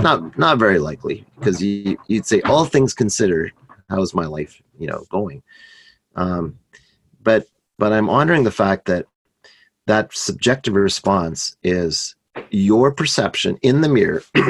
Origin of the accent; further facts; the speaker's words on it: Canada; I'm Canadian, right?